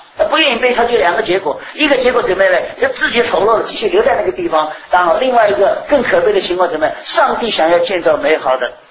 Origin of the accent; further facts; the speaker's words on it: China; 我是中国人，干嘛去读以色列历史？